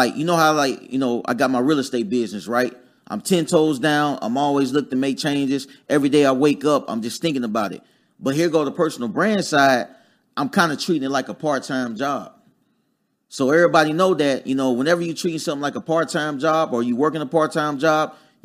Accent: Dayton, Ohio, United States; I'm from Dayton, Ohio originally.

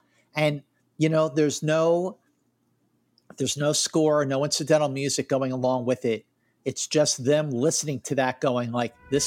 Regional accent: Philadelphia, Pennsylvania, United States; yeah, I'm from Philly. I always say that. I never even say the whole city's name. I'm from Philly.

